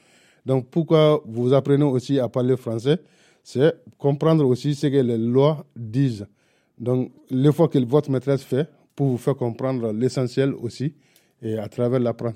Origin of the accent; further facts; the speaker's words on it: Mali; French is a second language; J'ai appris le français à l'école parce que au Mali, la loi dit qu'on doit être scolarisé à l'âge de 7 ans.